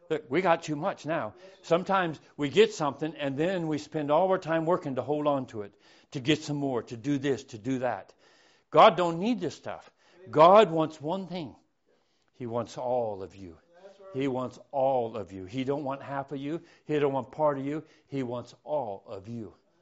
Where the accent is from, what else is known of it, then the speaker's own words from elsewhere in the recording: Florida, United States; We came from Florida, three or four states away. And we came here for the word.